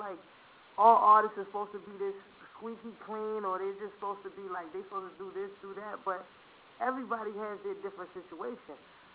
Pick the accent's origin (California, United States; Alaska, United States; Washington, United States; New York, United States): New York, United States; this is when I came out here from New York. I was going to school out here.